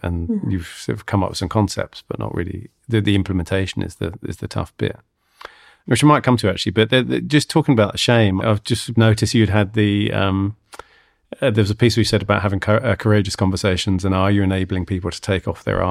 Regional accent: England, United Kingdom; I'm speaking as an Englishman here.

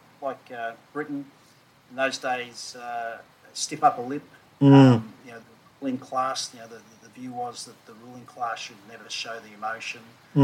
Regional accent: Melbourne, Victoria, Australia; Where I'm in from Melbourne

